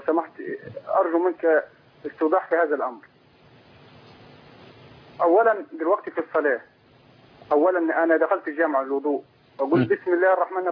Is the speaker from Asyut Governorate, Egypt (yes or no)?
yes; Asyut, Asyut Governorate, Egypt; من أسيوط.